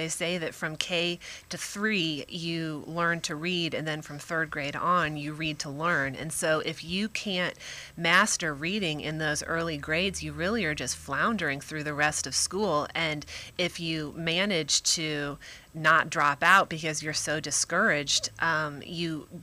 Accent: South Carolina, United States; how can I continue to make a difference in a state that I love, in my home state?

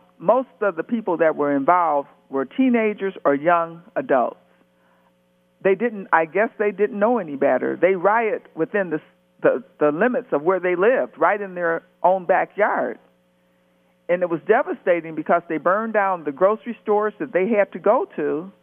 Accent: Detroit, Michigan, United States; Well, for me, it was wonderful. We lived in a mixed community.

